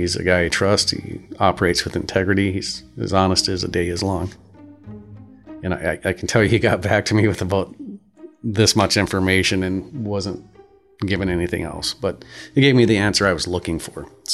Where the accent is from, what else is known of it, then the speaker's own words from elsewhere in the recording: Texas, United States; also born or lived in Grand Rapids, Michigan; I was born in Grand Rapids. My mom and my dad divorced when I was young. We moved to Texas.